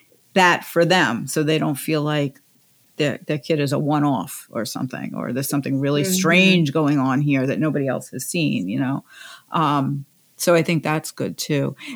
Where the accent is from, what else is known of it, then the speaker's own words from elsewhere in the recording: New York, United States; You're from where you're from. I'm from New York.